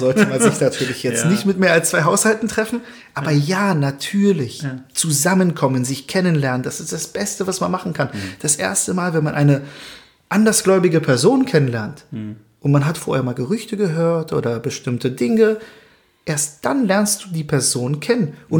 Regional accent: Berlin, Germany; Denn ich bin in Berlin aufgewachsen, ich bin wie du und ich, und selbst wenn ich ein Stück Stoff jetzt auf dem Kopf trage

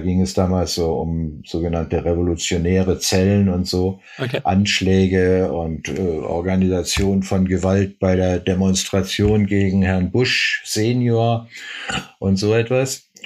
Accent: Stuttgart, Baden-Württemberg, Germany; now in Berlin, Germany; Nee, ich komme aus Stuttgart.

